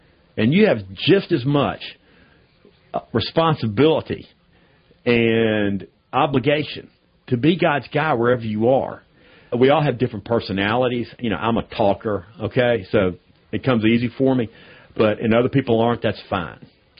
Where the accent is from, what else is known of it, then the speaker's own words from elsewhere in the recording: Southeast, United States; I'm from the South, the Southeast. We go crazy over college football.